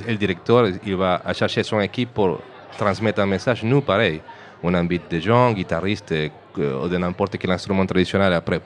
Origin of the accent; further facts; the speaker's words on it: Venezuela; French is a second language; plutôt de l'Amérique du Sud, parce que je viens de Venezuela. Et aussi en partie colombien aussi